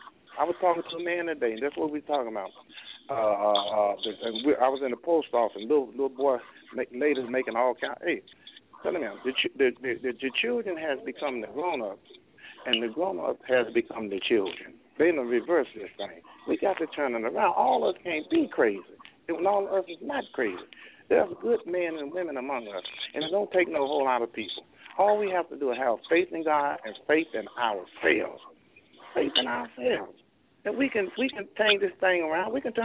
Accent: the South, United States; I'm from the South, she would not tolerate me hanging out with a kid

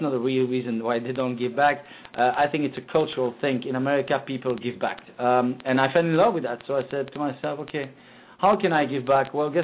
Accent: Belgium; Originally, I'm from Belgium. As you know, Belgium is a very, very small country.

